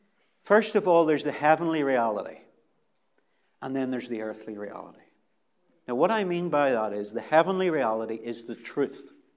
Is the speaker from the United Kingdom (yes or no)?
yes; Belfast, Northern Ireland, United Kingdom; I was born in East Belfast, brought up in East Belfast, Protestant home, loyalist, real zealot, unionist when I was younger